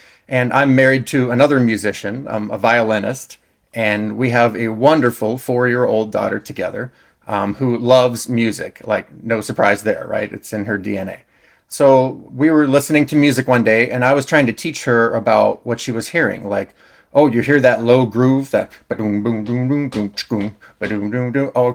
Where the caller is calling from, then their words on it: Las Vegas, Nevada, United States; I'm calling from Las Vegas, Nevada